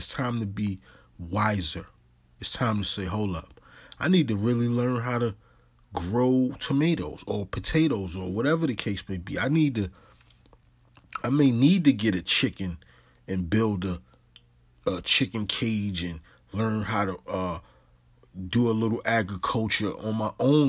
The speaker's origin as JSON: {"language": "English", "town": "Harlem", "region": "New York", "country": "United States", "said": "Because I come from the city. I come from New York City, Harlem."}